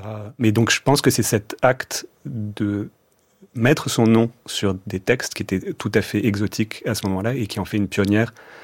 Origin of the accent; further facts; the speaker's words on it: Strasbourg, Grand Est, France; also born or lived in Brazil; vers le milieu des années 2000, j'étais parti vivre au Brésil. Donc moi, je suis strasbourgeois d'origine.